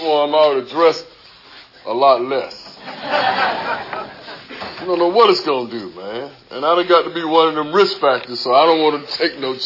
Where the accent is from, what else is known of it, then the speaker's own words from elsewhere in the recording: Savannah, Georgia, United States; I'm from Savannah, Georgia. And I was going home to see my brother